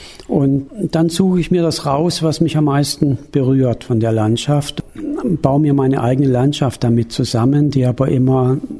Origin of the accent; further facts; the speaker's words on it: Stuttgart, Baden-Württemberg, Germany; also born or lived in Hannover; Ich komme ja aus Stuttgart, aus Süddeutschland, bin in Stuttgart aufgewachsen und das ist ja eine Stadt, die im Talkessel liegt und von Hügeln umgeben wird.